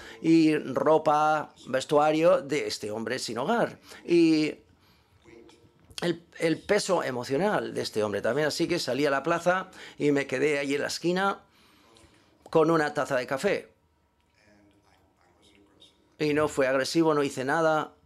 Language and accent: Spanish; New York, United States; Y esto está, digamos, en el tejido de nuestro como neoyorquinos. Hay una energía en Nueva York